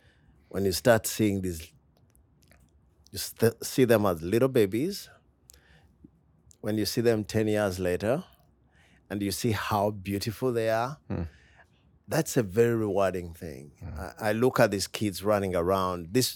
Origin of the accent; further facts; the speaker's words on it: Uganda; So that is a very big, outside church in Uganda. It's about 30%.